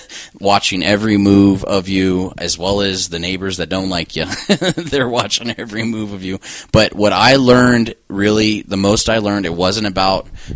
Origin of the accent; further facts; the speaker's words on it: Las Cruces, New Mexico, United States; I ran for city council in my hometown of Las Cruces.